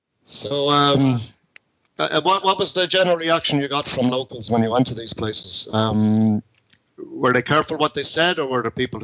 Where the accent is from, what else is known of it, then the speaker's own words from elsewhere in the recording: Ireland; It's just about celebrating our sovereignty and our independence, who we are as a people. That's it, as Irish people, Irish men and women, as the first words of our proclamation.